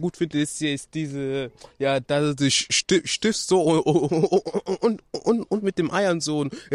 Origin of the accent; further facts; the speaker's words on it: Ghana; ich bin auch 15 Jahre alt, wie der Kevin hier, und komme aus Ghana.